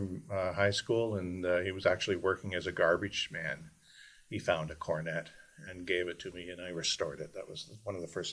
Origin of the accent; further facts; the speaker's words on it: Prince Edward Island, Canada; I grew up in on Prince Edward Island, and I played in a local marching band